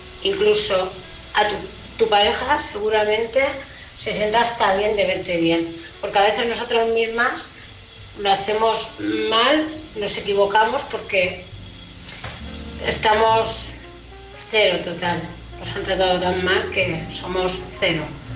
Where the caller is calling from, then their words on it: Alicante, Valencian Community, Spain; de Alicante. Nada, he salido un momentito, que estoy trabajando.